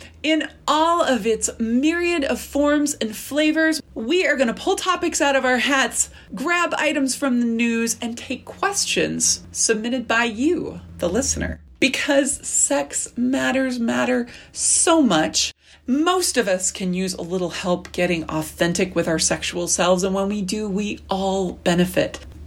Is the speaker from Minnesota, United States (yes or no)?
yes; Minnesota, United States; And this is, again, I am from Minnesota